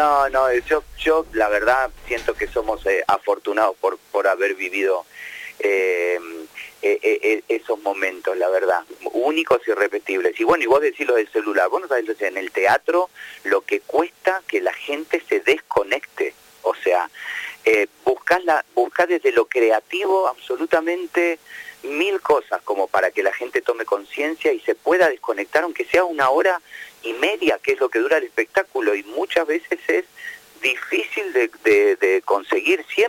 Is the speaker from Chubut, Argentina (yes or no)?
no; Banfield, Buenos Aires Province, Argentina; also born or lived in Lomas de Zamora; Yo nací en Loma de Zamora, provincia del Gran Buenos Aires, y vivía en Banfield